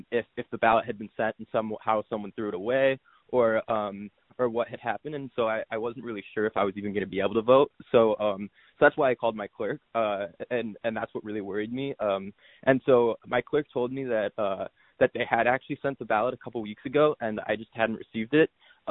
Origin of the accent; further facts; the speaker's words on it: New Buffalo, Michigan, United States; I'm from New Buffalo, and I'm a college student.